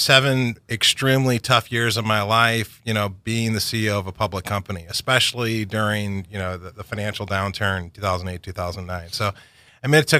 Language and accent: English; St. Louis, Missouri, United States; now in San Diego, United States; Well, I mean, I grew up in St. Louis, as we talked about, before the show.